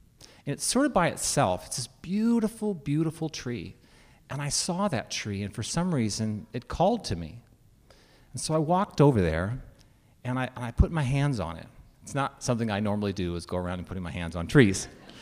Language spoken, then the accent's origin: English; Utqiagvik, Alaska, United States; moved away as an adult; also born or lived in Nishinomiya, Japan; So, as mentioned, I'm from Utqiagvik, or Barrow, and there's not a lot of trees in Barrow.